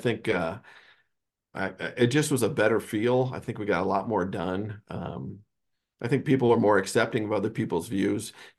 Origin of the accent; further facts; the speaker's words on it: Gillette, Wyoming, United States; You know, if there's nobody there from Gillette, I may not go. But if I've got somebody from my hometown willing to make the trip and come talk to me, that means something extra.